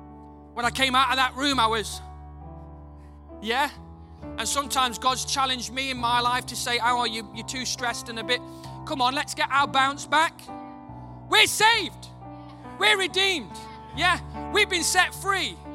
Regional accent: United Kingdom; I know we're British, but we're New Horizon.

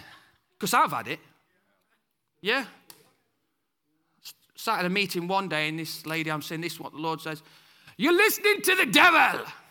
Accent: United Kingdom; Sorry, I know we're British, but hey, I'm preaching Bible tonight.

